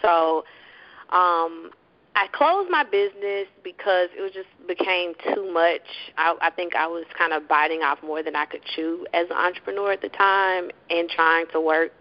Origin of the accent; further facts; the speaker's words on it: Memphis, Tennessee, United States; So, I am from Memphis, Tennessee, and I went to Howard University in DC.